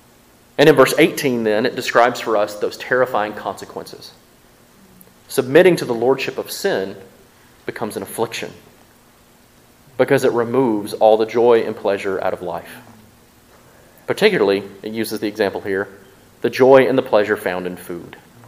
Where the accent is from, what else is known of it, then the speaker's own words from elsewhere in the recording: Mississippi, United States; I'm from Mississippi. We eat a lot of fried foods, right?